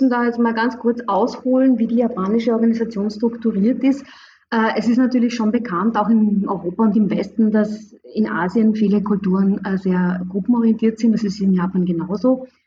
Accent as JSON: {"language": "German", "town": "Graz", "region": "Styria", "country": "Austria", "said": "ich bin ursprünglich aus Graz und habe aber einen iranischen Namen, wie ihr vielleicht bemerkt habt, weil mein Vater aus dem Iran stammte."}